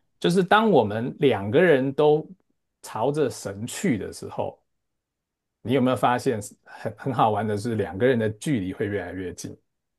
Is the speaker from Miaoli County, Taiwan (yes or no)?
no; Hualien County, Taiwan; 这是台湾的，这个在花莲的某一个地方的一个小火车站。我们小时候是看着这些东西长大的。